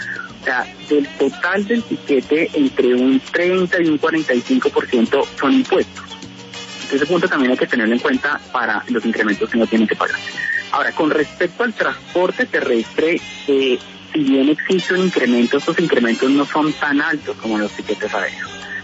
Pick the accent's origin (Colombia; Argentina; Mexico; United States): Colombia; como colombianos